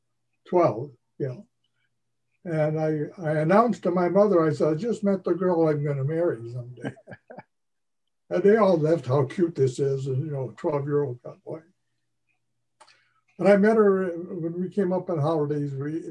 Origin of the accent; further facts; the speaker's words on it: Cleveland, Ohio, United States; born there; I'm saying that I was born in Cleveland, Ohio.